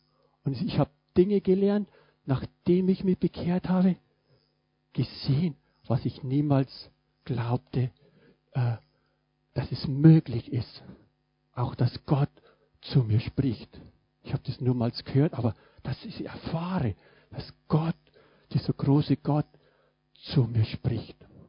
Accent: Bavaria, Germany; ich komme aus Bayern und meine Eltern waren Landwirte, also ich kenne das Leben auf dem Bauernhof und wir waren so typisch auch so katholische Familie

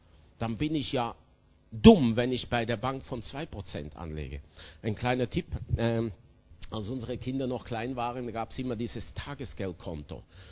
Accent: Switzerland; ich bin Schweizer und die Schweizer sind ja nüchtern, neutral und sehr berechnend.

